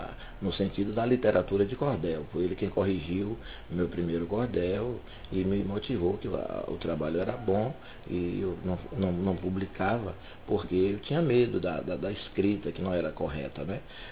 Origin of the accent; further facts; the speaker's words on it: Antônio Cardoso, Bahia, Brazil; Lá na minha cidade de Antônio Cardoso